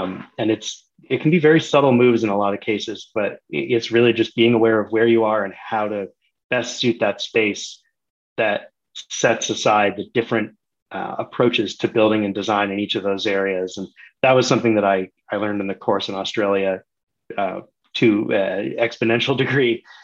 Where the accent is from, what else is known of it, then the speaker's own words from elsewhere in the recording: Vermont, United States; drew on a lot of my background from growing up in Vermont, of having an emphasis on craft, an emphasis on place.